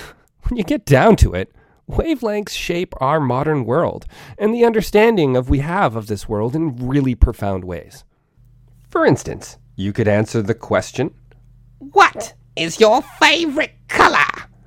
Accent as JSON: {"language": "English", "country": "Canada", "said": "I am Canadian"}